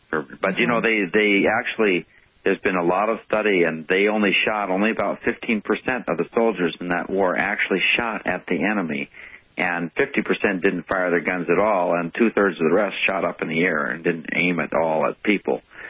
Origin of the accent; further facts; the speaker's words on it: Minnesota, United States; I'm from Minnesota. We're skeptical out there in the snowdrifts.